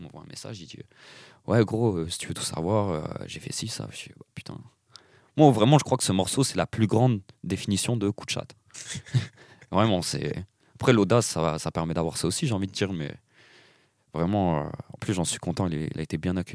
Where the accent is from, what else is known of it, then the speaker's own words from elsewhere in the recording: Lille, Hauts-de-France, France; une sauce de chez nous à Lille, que t'entends nulle part ailleurs